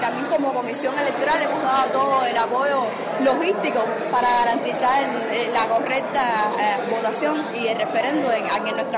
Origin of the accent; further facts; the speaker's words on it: Cuba; nosotros, como cada cubano, como ciudadano